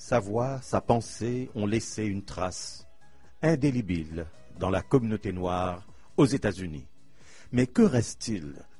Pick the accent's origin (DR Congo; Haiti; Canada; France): Canada; Chez nous, au Canada